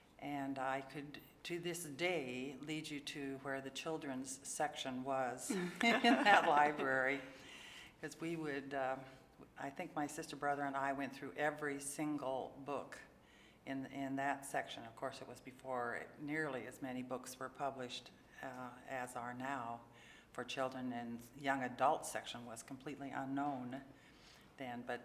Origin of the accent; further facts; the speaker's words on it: Portland, Oregon, United States; I moved away from my hometown, my home house, all of probably 5 or 6 miles, and currently live just east of I-5, one block off of Lombard, sort of like what I did when I was growing up.